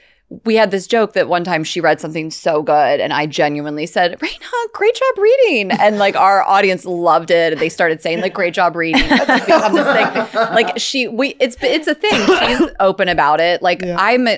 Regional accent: East Coast, United States; Like I grew up in the East Coast

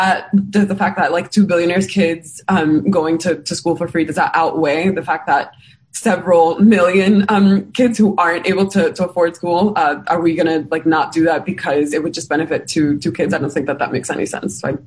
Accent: New York City, New York, United States; I can actually speak to the instance of New York City, my home state.

